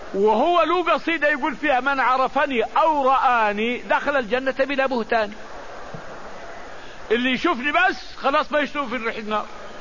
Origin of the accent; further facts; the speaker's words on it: Saudi Arabia; وعندنا في المملكة العربية السعودية الجرائم اللي فيها إزالة عضو من الإنسان أو قتل إنسان لا بد من قضاء